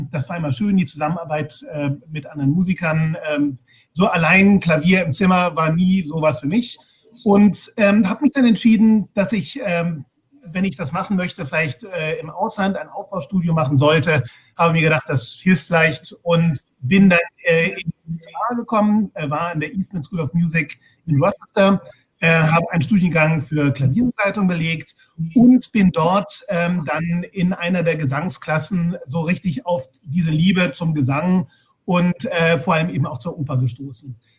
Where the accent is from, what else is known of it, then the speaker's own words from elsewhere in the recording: Heidelberg, Baden-Württemberg, Germany; Ich bin in Heidelberg geboren und aufgewachsen